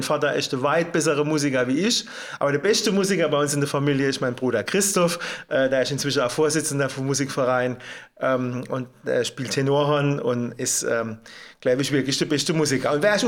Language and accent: German; Leimersheim, Rhineland-Palatinate, Germany; Das ist mein Antrieb, meine Heimatgemeinde zu gestalten, eine gute Zukunft zu führen, verwurzelt und mit den Menschen hier